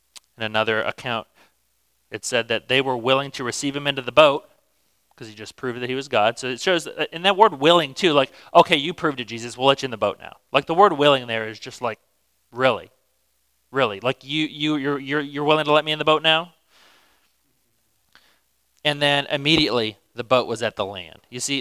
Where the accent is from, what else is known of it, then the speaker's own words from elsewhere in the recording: Minnesota, United States; I'm from Minnesota, and I went to school at the University of Minnesota Duluth.